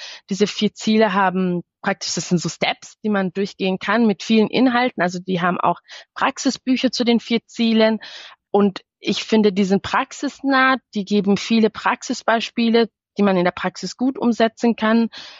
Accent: Eritrea; first language Tigrinya; German is a second language; ich komme aus Eritrea, ein eritreisch sprechendes Kind, also Tigrinya sprechen wir

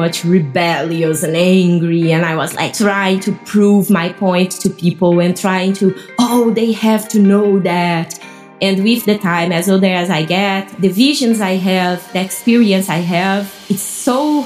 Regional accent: Brazil; now in Germany; I come from Brazil.

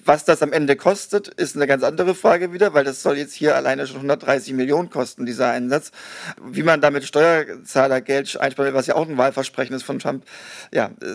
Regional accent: Stuttgart, Baden-Württemberg, Germany; weil das meine Heimatstadt ist ursprünglich, Stuttgart

